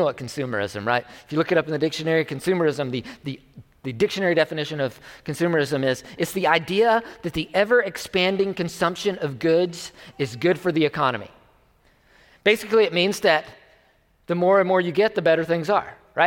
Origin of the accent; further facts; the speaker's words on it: United States; we as Americans would prioritize being American more than we would prioritize that over being a follower of Jesus or being a Christian. Now, don't hear what I'm not saying. I love being American.